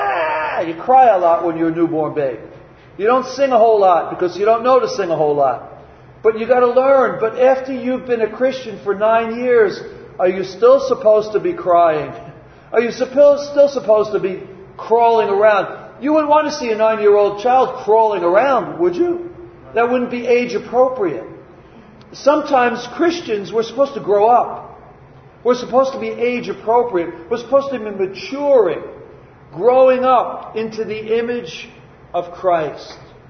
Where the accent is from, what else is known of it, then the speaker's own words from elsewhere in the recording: New York, United States; you'd probably think I was going to rob you because I'm from New York.